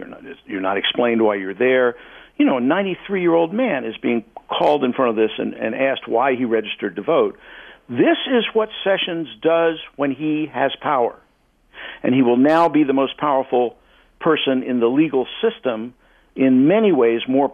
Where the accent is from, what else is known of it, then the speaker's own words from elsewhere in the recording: American South, United States; as I say, I'm from the American South myself